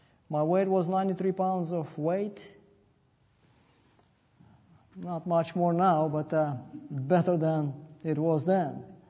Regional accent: Russia; And I was raised in Russia as an atheist.

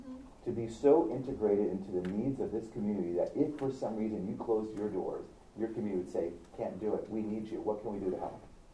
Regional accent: California, United States; I don't know. I'm from California.

